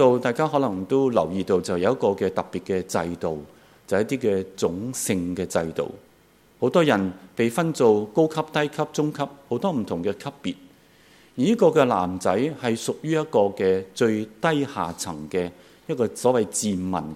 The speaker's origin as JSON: {"language": "Cantonese", "country": "China", "said": "所以在我们中国人的农历年的时候，我们真的可以来到去感谢神，祂会赐恩典。"}